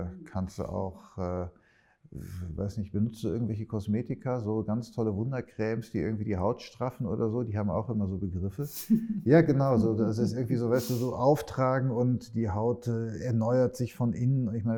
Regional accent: Denmark; now in Berlin, Germany; Ich lebe ja in Berlin und in Kopenhagen. Und bei uns in Dänemark haben wir einen Test dazu gemacht

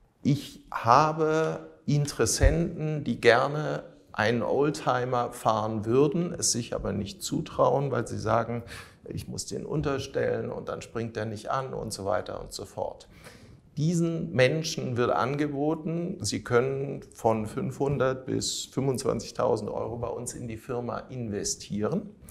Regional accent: Heidelberg, Baden-Württemberg, Germany; born there; ich bin ursprünglich gebürtiger Heidelberger, da habe ich auch schon ein großes Netzwerk.

